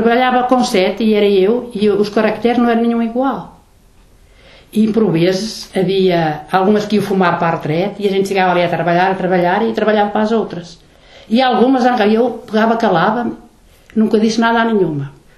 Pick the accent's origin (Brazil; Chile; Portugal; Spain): Portugal; moved away; Portugal é a minha terra, gosto de lá, tenho lá a minha raiz, mas gosto mais daqui.